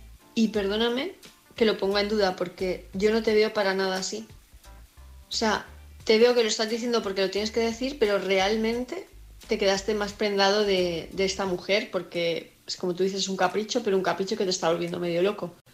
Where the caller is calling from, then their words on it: Palma, Balearic Islands, Spain; de Palma de Mallorca